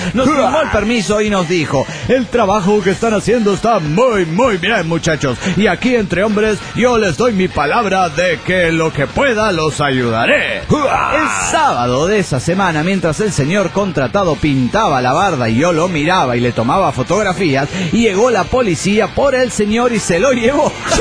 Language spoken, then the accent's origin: Spanish; Valencia, Carabobo, Venezuela; de Valencia, Venezuela.